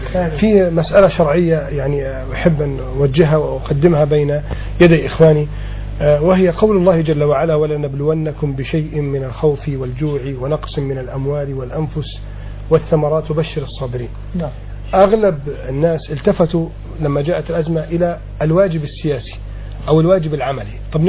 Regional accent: Alexandria, Alexandria Governorate, Egypt; ولكن الوضع عندنا في إسكندرية كان ألين شوية من عندكم هنا في القاهرة

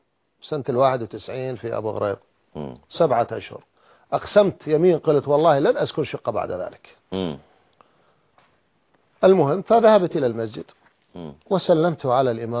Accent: Iraq; احنا عندنا في العراق أكثر من خضر

